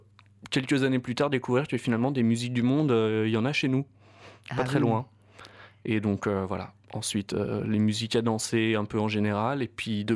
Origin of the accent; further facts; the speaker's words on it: Lyon, Auvergne-Rhône-Alpes, France; Effectivement, j'arrive tout juste en Haute-Loire. Moi, je suis né, j'ai grandi à Lyon.